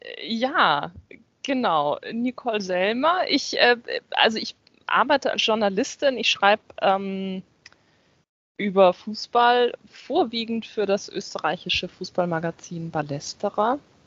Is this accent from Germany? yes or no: yes; Flensburg, Schleswig-Holstein, Germany; now in Hamburg, Germany; Weil ich in Hamburg lebe. Ich komme aus Flensburg. Ich bin halt zum Studium nach Hamburg gezogen.